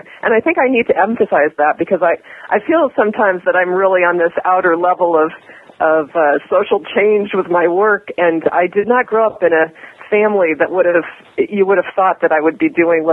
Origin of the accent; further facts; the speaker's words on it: Midwest, United States; So I grew up in the Midwest from what I would consider to be a very conservative family.